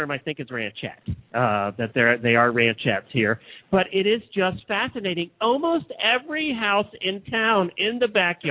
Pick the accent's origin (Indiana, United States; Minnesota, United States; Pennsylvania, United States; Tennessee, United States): Pennsylvania, United States; You get the impression that you're in the small town I grew up in Pennsylvania